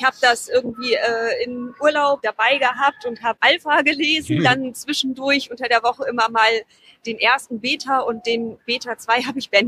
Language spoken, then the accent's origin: German; Bremen, Germany; Ich hatte schon mal einen Comic, der in meiner Heimatstadt in Bremen spielt